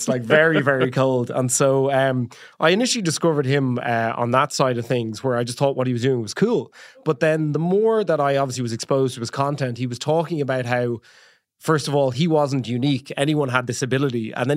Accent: Dublin, Leinster, Ireland; Well, I am 35 years old as of a couple of days ago. I am from Dublin.

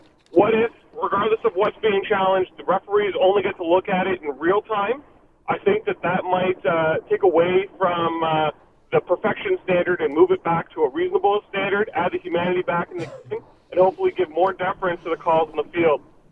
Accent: Toronto, Ontario, Canada; I'm from Toronto

